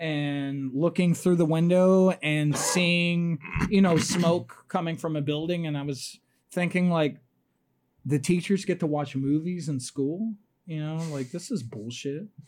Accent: Houston, Texas, United States; And I grew up in Houston, you know, far away from where things were happening in New York City.

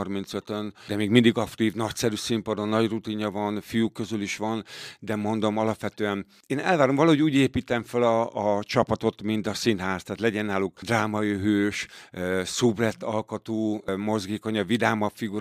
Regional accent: Pécs, Baranya, Hungary; now in Miskolc, Hungary; olyan rég költöztem el, én pécsi vagyok, olyan rég jöttem el otthonról, hogy alapjában már bőven miskolci vagyok. Úgyhogy én itt élek, itt van az életem.

